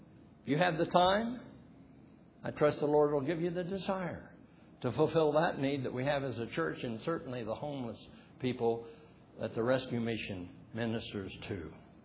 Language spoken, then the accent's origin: English; United States; We love America. I'm glad that I am an American.